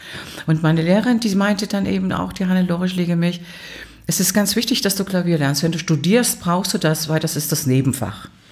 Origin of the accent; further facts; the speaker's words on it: Thuringia, Germany; accent: Thuringian; da kam ich dann von meinem thüringischen Dialekt weg